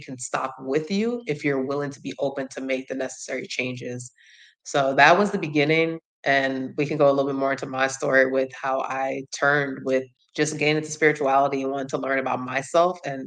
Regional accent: New York, United States; moved away as an adult; I'm from New York, so leaving New York, coming to Georgia.

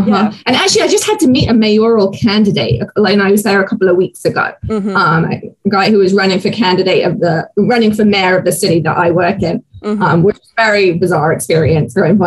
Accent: Canterbury, South East England, United Kingdom; now in Atlanta, United States; I grew up in Kent, in Canterbury, which is quite an affluent part of the southeast of England. I now live in Atlanta, in Georgia, in the US.

